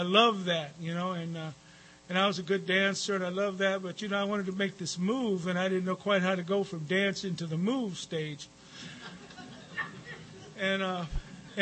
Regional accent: Compton, California, United States; And I grew up in Compton

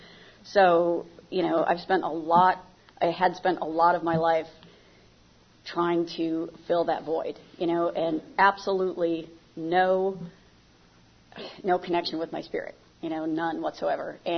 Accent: Michigan, United States; This was back in Michigan. I grew up in Michigan. And moved out to the suburbs.

